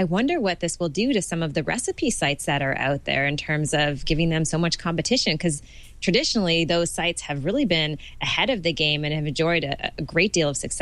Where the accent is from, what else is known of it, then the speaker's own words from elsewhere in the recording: Canada; I don't really want to promote that I'm a Canadian right now